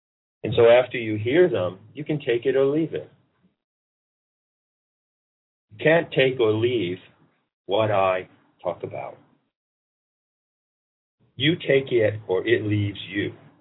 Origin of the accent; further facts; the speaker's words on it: Maine, United States; I'm the kid from Maine, you know.